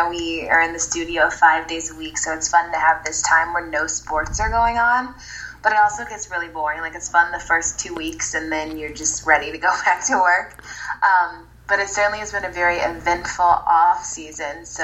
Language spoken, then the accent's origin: English; Georgia, United States; I'm from Gwinnett County.